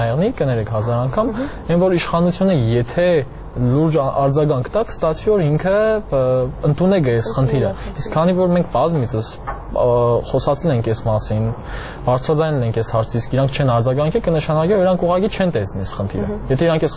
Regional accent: Gyumri, Shirak, Armenia; Իմ փորձով ասեմ, էլի ես Գյումրեցի եմ

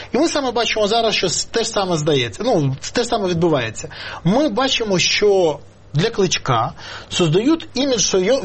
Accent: Kyiv, Ukraine; Я корінний киянин. Я тут народився. Тут народились мої діти. Тут народились мої батьки.

